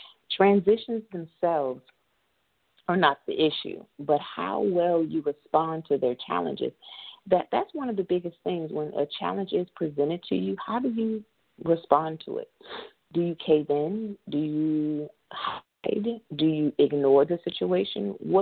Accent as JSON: {"language": "English", "region": "Maryland", "country": "United States", "said": "We know definitely in the northern area, I'm from Maryland, and when the seasons change from summer to fall, the trees start changing colors"}